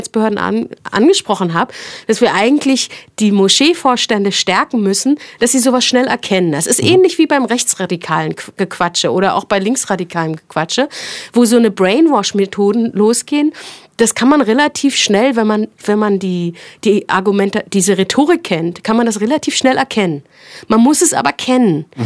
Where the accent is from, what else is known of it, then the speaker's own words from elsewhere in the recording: Berlin, Germany; ich bin in Ostberlin groß geworden.